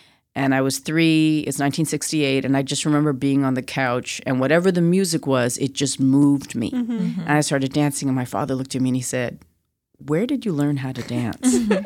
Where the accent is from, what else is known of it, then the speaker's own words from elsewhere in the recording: Vancouver, British Columbia, Canada; So I was born and raised in Vancouver. So I was a yellow girl in a white world.